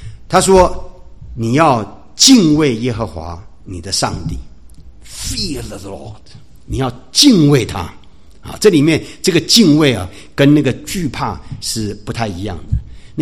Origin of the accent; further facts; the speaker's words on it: China; 我们中国人古人所讲的这个福气